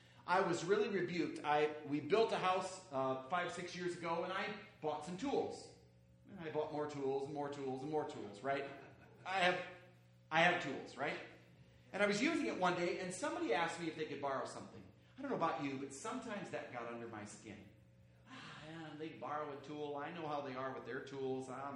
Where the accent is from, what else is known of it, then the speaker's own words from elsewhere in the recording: Iowa, United States; I'm from Iowa, the great state of Iowa, so we call the night meal supper.